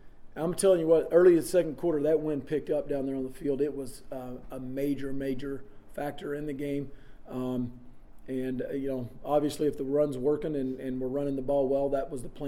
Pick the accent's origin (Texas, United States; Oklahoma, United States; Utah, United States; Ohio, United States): Oklahoma, United States; I'm slow. I'm from Oklahoma, but I'm not dumb.